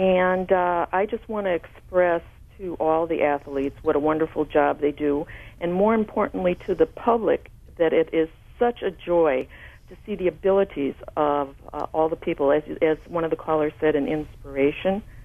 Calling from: Menomonee Falls, Wisconsin, United States; I'm actually calling from Menominee Falls.

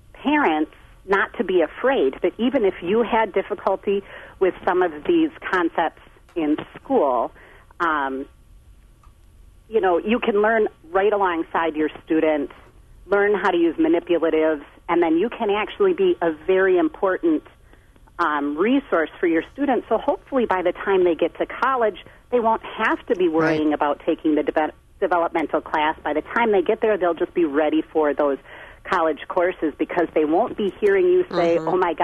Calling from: Arpin, Wisconsin, United States; It's Arpin.

